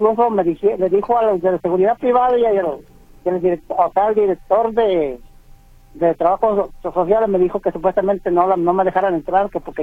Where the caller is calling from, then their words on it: Sayula, Jalisco, Mexico; de acá de Sayula, Jalisco